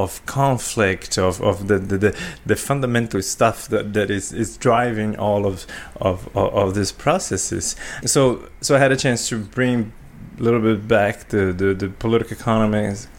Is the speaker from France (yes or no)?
no; Brazil; now in Canada; So I grew up in Brazil in the 1980s, 1990s. So it was a pretty chaotic political, social and economic context. Eventually I came to Canada